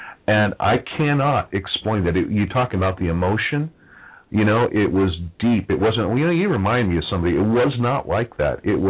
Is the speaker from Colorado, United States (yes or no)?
yes; Denver, Colorado, United States; moved away as an adult; also born or lived in Salt Lake City / South Dakota; I mean, I was born in Salt Lake City. No, I wasn't a Mormon. You know, I grew up halfway there, moved to Denver with my folks, grew up the rest of the way, ended up when I was 19 moving to South Dakota